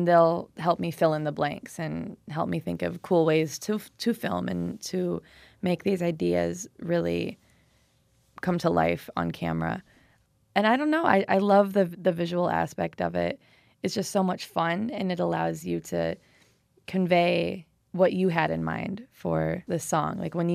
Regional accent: Milwaukee, Wisconsin, United States; Milwaukee's my hometown, and a lot of people always call me a Chicago artist, but as much as I can, I try to represent Milwaukee because it's where I'm from.

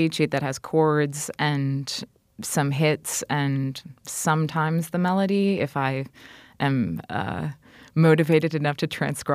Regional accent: Milton, Wisconsin, United States; moved away as an adult; I am originally from Milton, yes.

